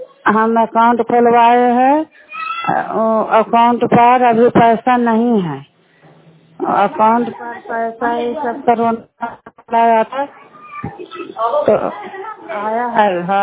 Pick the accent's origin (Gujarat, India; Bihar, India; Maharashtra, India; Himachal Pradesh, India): Bihar, India; मुसारी घर है, नचिकतौरा है, पंचायत मकरौता से बोल रहा हूँ, ब्लॉक कराए है।